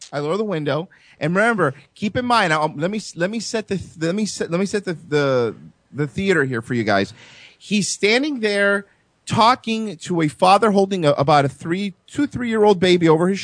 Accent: Florida, United States; sir, I'm sorry, I'm from Florida. I'm not from around here.

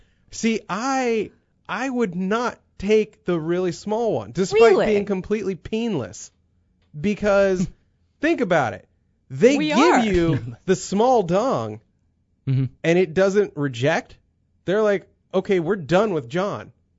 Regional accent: United States; Just by being American, I'm ahead of the curve.

